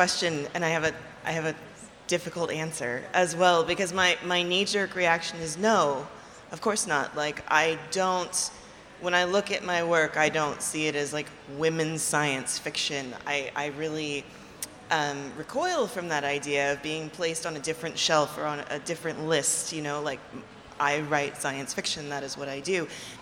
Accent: United States; as a woman, as a gay woman, as an American, as, I don't know, anything else

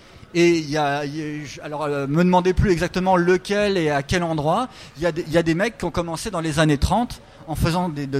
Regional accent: Metz, Grand Est, France; Moi, je peux vous dire que je suis de Metz et la centrale qui est pas loin de chez moi, elle est à 30 km.

